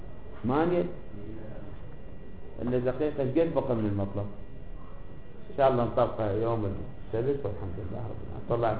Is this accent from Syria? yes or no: no; Iraq; accent: Iraqi; بلهجتنا العامية العراقية